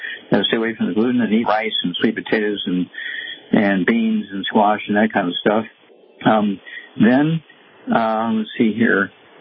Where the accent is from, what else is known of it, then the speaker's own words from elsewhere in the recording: Missouri, United States; let's go to Missouri, my home state